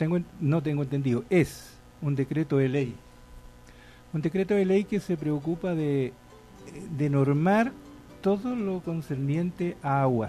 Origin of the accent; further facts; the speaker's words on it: O'Higgins, Chile; moved away; yo soy colchagüino de tomo y lomo. Llegué aquí en el año 62. Para el Mundial. Una familia numerosa, somos 6 hermanos